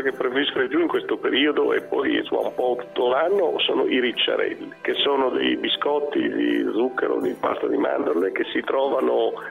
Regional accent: Bologna, Emilia-Romagna, Italy; io sono originario di Bologna e quindi facciamo i tortellini in brodo

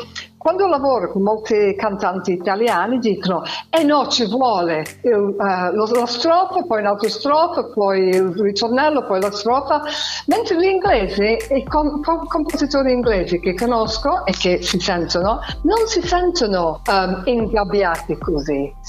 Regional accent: North West England, United Kingdom; Italian is a second language; perché io vengo dall'Inghilterra, vengo vicino a Manchester

